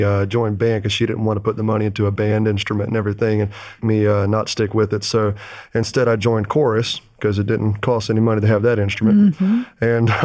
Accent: Guyton, Georgia, United States; also born or lived in Florida; I was adopted in Florida, but ever since I was 2 days old, I've been about an hour outside of Savannah, Georgia.

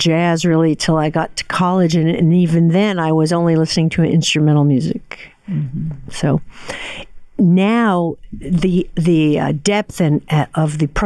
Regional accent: Brooklyn, New York, United States; I grew up in Brooklyn, New York, and my earliest memory of singing was with my father in the car.

